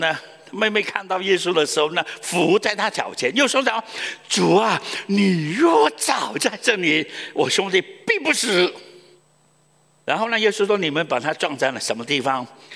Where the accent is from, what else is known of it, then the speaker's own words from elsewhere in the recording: Guangdong, China; 我们广东人说什么